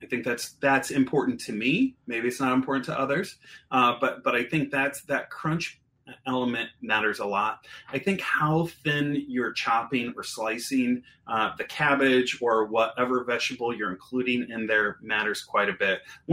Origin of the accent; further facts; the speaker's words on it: Indiana, United States; So I grew up in Indiana, and we ate fish all the time.